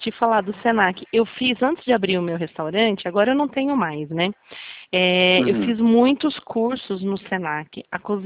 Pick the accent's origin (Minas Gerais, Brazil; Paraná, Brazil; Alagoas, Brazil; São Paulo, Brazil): São Paulo, Brazil; Rio Claro; Não, eu sou de Rio Claro.